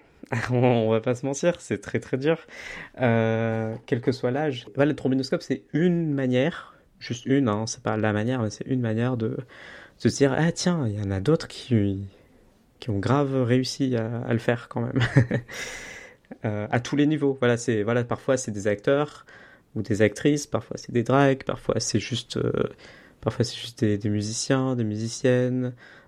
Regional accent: Réunion; je suis de La Réunion.

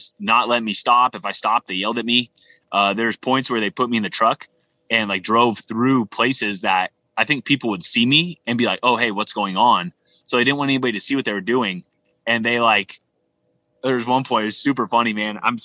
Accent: United States; Chaz is from England and I was from America, and we all met on Instagram.

